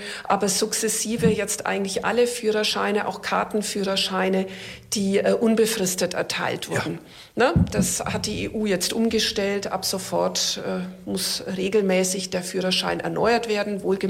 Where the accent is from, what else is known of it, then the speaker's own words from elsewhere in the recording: Nuremberg, Bavaria, Germany; Und mir hat es halt ganz gut gefallen, für meine Heimatstadt zu arbeiten, die ich auch sehr liebe. Und dann habe ich relativ schnell bemerkt, es ist zwar einerseits schön, juristische Prozesse für die Stadt Nürnberg zu führen